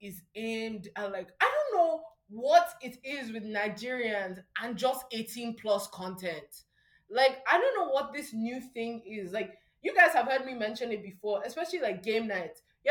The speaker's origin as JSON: {"language": "English", "region": "England", "country": "United Kingdom", "said": "I like to jump from the UK now and again because, you know, I'm English through and through, TBH."}